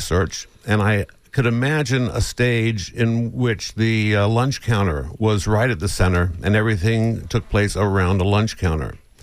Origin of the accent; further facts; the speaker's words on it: Tampa, Florida, United States; also born or lived in New England; I had spent almost 20 years in New England, though I was born and raised in Tampa, and so many of my plays were about the Northeast.